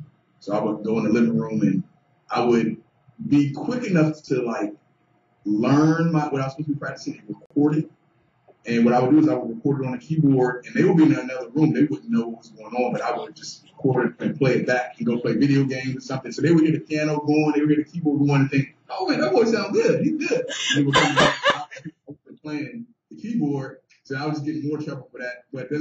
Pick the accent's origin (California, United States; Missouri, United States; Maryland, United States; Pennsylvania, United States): Maryland, United States; Upper Marlboro; Born and raised in Upper Marlboro, Maryland. 29 years old.